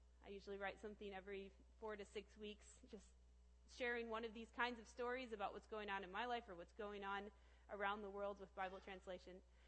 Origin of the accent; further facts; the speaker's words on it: Kalamazoo, Michigan, United States; I grew up here in Kalamazoo in the Netherlands Reformed Churches, so I was baptized as a baby.